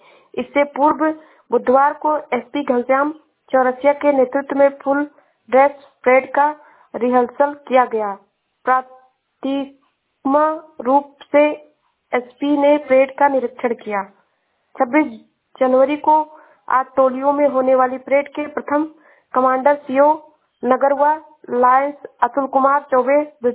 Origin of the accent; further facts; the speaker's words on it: Shravasti, Uttar Pradesh, India; मैं जिला श्रावस्ती से हूँ।